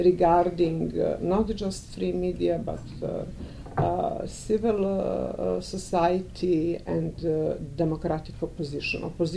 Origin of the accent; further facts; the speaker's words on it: Montenegro; Since I'm coming from Montenegro, I will now focus on our case.